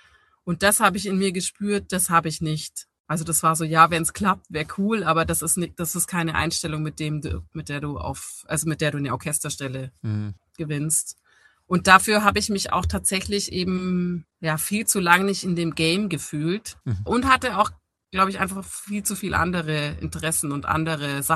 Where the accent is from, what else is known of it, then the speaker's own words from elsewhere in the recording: Baden-Württemberg, Germany; Ich komme aus Schwaben und ich komme aus einem Haushalt, wo beide Elternteile ganz geregelte Berufe haben.